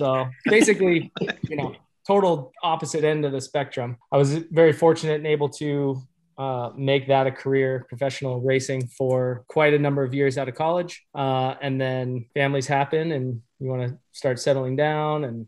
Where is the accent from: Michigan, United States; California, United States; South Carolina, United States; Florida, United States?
California, United States; Growing up, I grew up in California. I have always had family in southeastern Wisconsin.